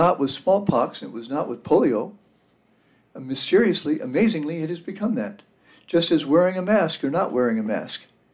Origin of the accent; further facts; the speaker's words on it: Texas, United States; My home state of Texas, for example, we see it just this week with regard to bills the governor has signed